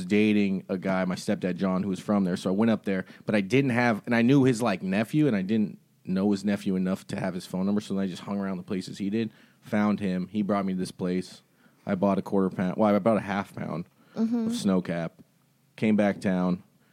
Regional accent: California, United States; I'm from Northern California, so what happens is I would buy ounces.

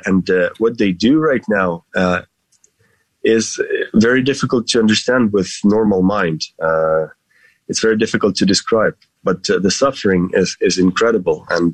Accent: Hostomel, Kyiv Oblast, Ukraine; the first rockets hit my hometown, and my family woke up with the rockets shelling our small town near Kyiv, in the suburbs of Kyiv, Ostomel.

